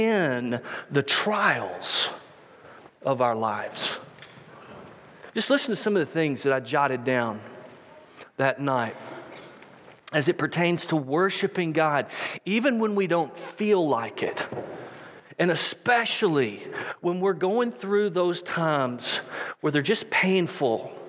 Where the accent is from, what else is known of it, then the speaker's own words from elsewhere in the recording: Waco, Texas, United States; I grew up in Waco, and every Monday night, the last 2 years of my high school career